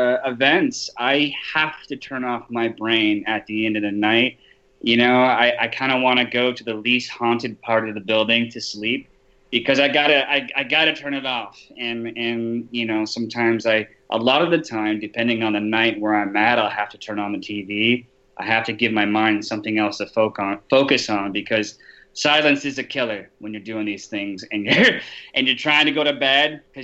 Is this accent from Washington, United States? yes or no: yes; Washington, United States; I'm from Washington, so I love the rain.